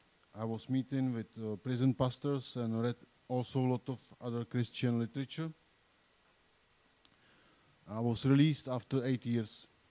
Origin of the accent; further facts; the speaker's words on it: Jihlava, Vysočina Region, Czechia; I was born in Jihlava in Czech Republic. I was raised in a atheistic family